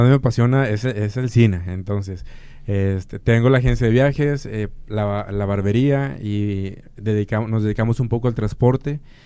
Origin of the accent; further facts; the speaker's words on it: Mexico; Soy mexicano y un mexicano.